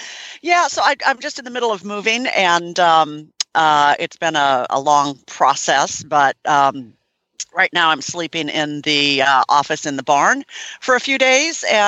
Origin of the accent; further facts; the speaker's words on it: Ashland City, Tennessee, United States; from Ashland City, Tennessee